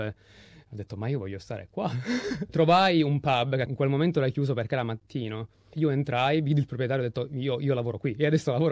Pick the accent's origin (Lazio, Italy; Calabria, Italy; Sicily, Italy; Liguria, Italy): Sicily, Italy; Marsala; now in Australia; sono originario di Marsala, che è una città della Sicilia occidentale. Prima di giungere in Australia